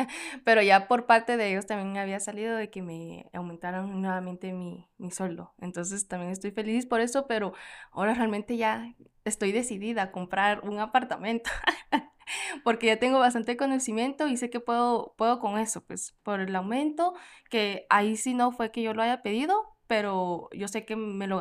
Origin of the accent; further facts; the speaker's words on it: South Korea; Spanish is a second language; pues yo soy coreana, sé hablar bien coreano y español